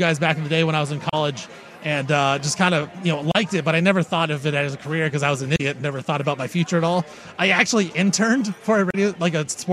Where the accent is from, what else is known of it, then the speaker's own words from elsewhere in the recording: Milwaukee, Wisconsin, United States; So, yes, I am. I'm a G from Milwaukee.